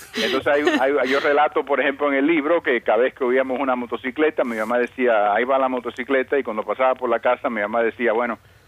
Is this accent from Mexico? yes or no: no; Cuba; La primera parte es yo como niño creciendo en Cuba, cuando están ocurriendo todos estos cambios en Cuba.